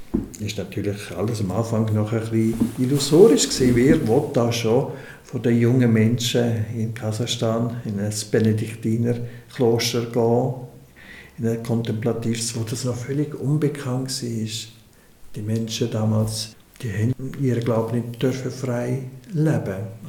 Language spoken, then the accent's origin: German; Grisons, Switzerland; Gut, als Bündner.